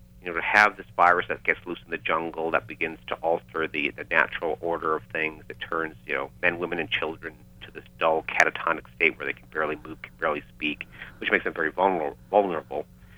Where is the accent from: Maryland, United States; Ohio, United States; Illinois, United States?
Illinois, United States; Chicago; we grew up in Chicago